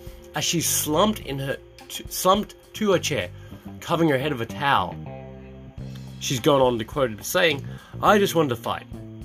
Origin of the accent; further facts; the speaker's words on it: Australia; And also I'm Australian, so this is important for me too because now we have the Aussie Open on.